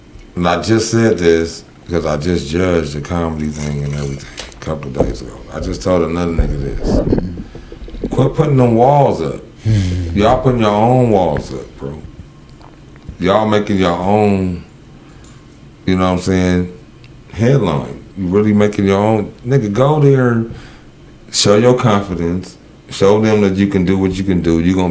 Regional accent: Los Angeles, California, United States; Born and raised in LA.

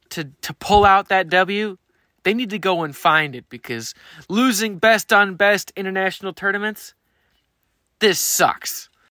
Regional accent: United States; I'm an American, so obviously I wanted the United States to win the game

